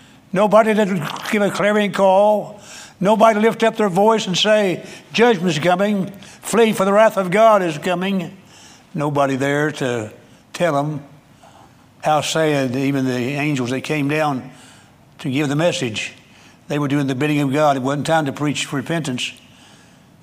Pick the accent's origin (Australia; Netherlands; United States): United States; West Virginia; I'm 78 years old. And growing up in the West Virginia country setting, going to church most of my life